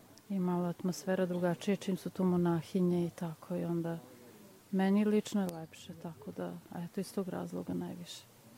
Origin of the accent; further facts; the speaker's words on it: Vojvodina, Serbia; now in Belgrade, Serbia; Pa ja sam, živim u Beogradu, međutim, nisam iz Beograda, ja sam iz Vojvodine.